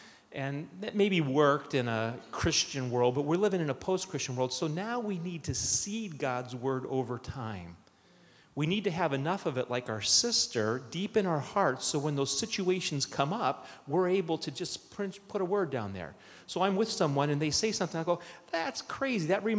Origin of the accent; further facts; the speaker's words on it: Cleveland, Ohio, United States; I grew up in Cleveland. Just want to remind you, we are the world champions of the NBA.